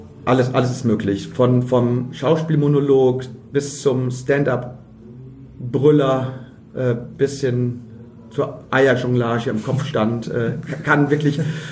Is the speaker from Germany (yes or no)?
yes; Hagen an der Ems, Lower Saxony, Germany; ich komme aus einem Ort, wo es kein Theater gab. Ich komme aus dem Emsland, Hagen an der Ems, da gibt es einfach kein Theater.